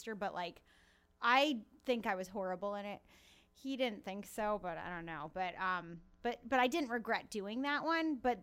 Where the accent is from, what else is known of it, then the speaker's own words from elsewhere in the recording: Boston, Massachusetts, United States; It has a similar feel to Boston. I'm from Boston.